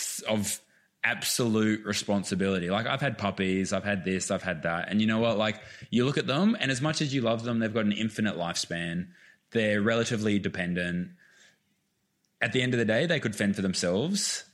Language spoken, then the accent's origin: English; Queensland, Australia; now in Melbourne, Australia; I grew up playing sport in Queensland